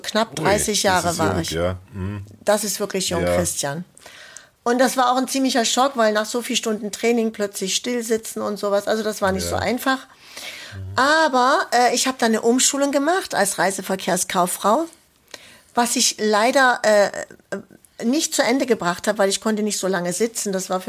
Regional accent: Dresden, Saxony, Germany; Und dort bin ich geboren in Dresden und wir haben in einem Wohnhaus gewohnt, also wo lauter griechische Familien gelebt haben.

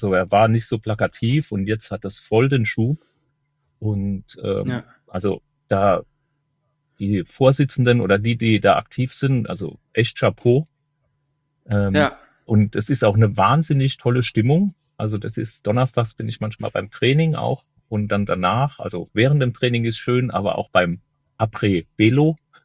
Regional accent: Rhineland-Palatinate, Germany; Also ich bin Pfälzer und Tiroler.

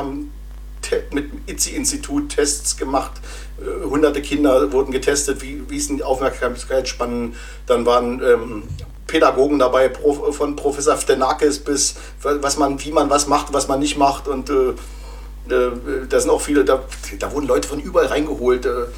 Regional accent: Germany; ich bin ja noch in der DDR groß geworden

